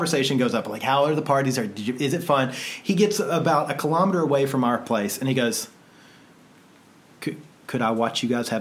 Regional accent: United States; And I mean, I don't know if you know this, but we're from the States.

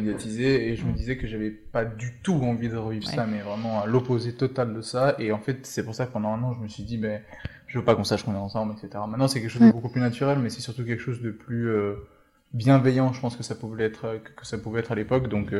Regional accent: Geneva, Switzerland; Moi je suis de Genève, donc vraiment juste à côté.

